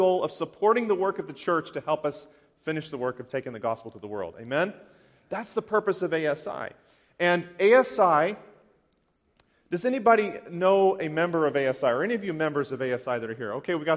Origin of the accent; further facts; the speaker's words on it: Tennessee, United States; some of you may remember hearing about Madison College in my home state of Tennessee.